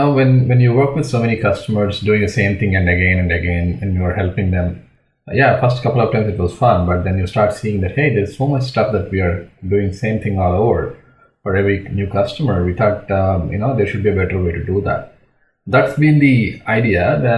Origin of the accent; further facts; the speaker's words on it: Hyderabad, Telangana, India; English is a second language; also born or lived in United States / Europe; I'm from a place called Hyderabad in India, basically. And been all around the world, been in the US, been in the India, been in Europe during my 15 years of career.